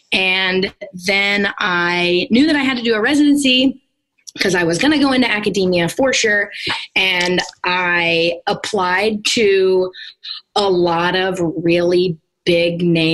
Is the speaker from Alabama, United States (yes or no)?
no; Illinois, United States; I am from Southern Illinois, and I grew up kind of in a medical household.